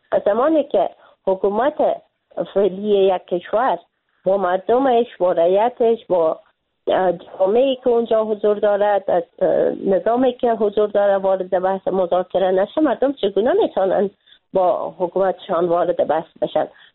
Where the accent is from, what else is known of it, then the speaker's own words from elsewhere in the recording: Afghanistan; به عنوان یک افغان، نه به عنوان یک خانم